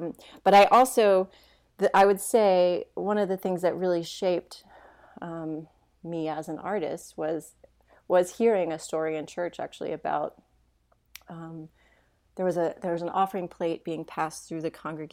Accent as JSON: {"language": "English", "town": "Hendersonville", "region": "Tennessee", "country": "United States", "tie": "born or raised there", "said": "I actually grew up in a small town. It used to be a small town. It's not anymore. Right outside of Nashville, Tennessee. And it's a place, it's called Hendersonville"}